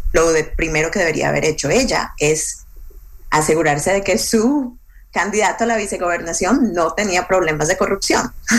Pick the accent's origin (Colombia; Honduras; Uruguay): Colombia; el único deporte que conozco es el fútbol, porque soy de Colombia.